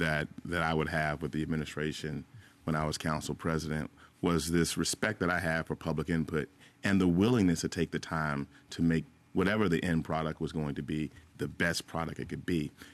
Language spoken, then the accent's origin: English; Atlanta, Georgia, United States; First of all, I was born and raised right here in Atlanta, and so I've only known the Gulch.